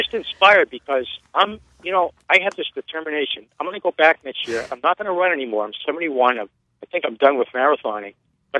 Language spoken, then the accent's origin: English; New Hampshire, United States; And, you know, basically, I'm from New Hampshire.